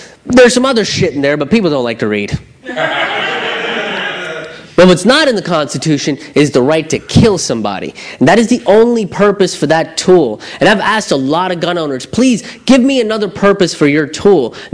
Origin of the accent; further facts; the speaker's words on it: India; And here's the thing, America, I'm from India.